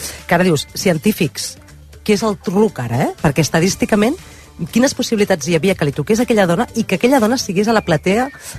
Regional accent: Catalonia, Spain

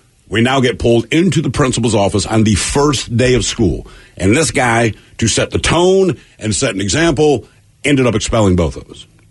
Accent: Philippines; I carry a photo of my brother because we're both Filipino. However, I'm super pale and I don't have a lick of it, but he does. So when I tell people I'm Filipino, they don't believe me

